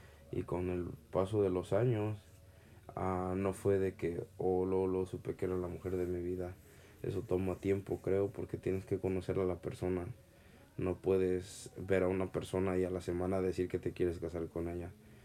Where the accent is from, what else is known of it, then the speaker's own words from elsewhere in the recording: Zacapu, Michoacán, Mexico; en el pueblo de donde yo soy, llamado Zacapu